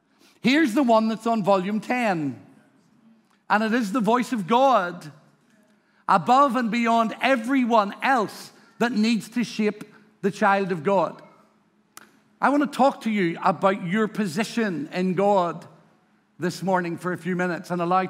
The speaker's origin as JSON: {"language": "English", "country": "Ireland", "said": "maybe it's because I'm from Ireland."}